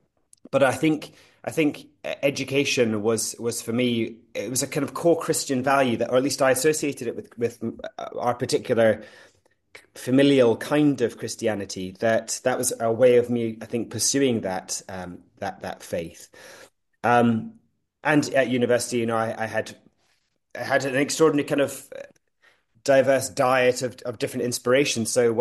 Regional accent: Edinburgh, Scotland, United Kingdom; born into Christianity. I had a mum who was a person of the church. This is up in Scotland. I was brought up in Edinburgh, although born on the west coast of Scotland.

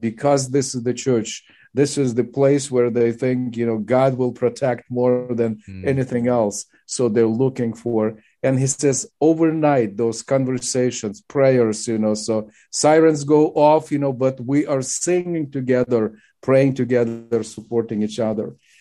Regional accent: Zaporizhzhia, Zaporizhzhia Oblast, Ukraine; English is a second language; You know, I am from Zaporozhye. That's where I was born and raised.

